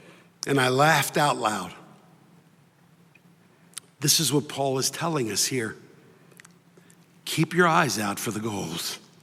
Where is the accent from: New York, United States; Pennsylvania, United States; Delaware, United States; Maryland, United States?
Delaware, United States; born there; I was born in Delaware, and New Jersey's right next door.